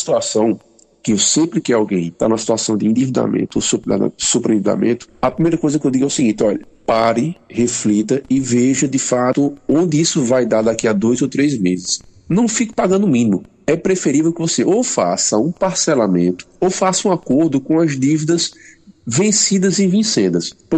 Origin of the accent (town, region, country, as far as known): Brazil